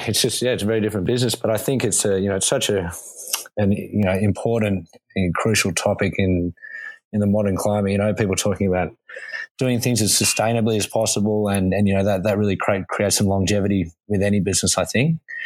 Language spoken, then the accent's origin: English; Sydney, New South Wales, Australia; moved away as an adult; So I moved over about 5.5 years ago. I'm from Sydney originally.